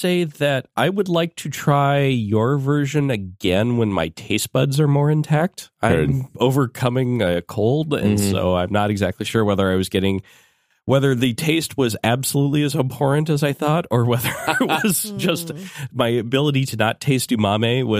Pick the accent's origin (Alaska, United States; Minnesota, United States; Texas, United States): Minnesota, United States; Look, I'm not proud of this, but I grew up in Minnesota, and I have ridden through a couple snowstorms before.